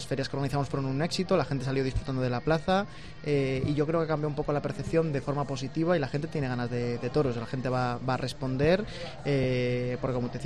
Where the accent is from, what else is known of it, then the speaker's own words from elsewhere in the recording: Valladolid, Castile and León, Spain; Como sabéis, yo soy de Valladolid, por tanto, conozco mucho y muy bien la ciudad.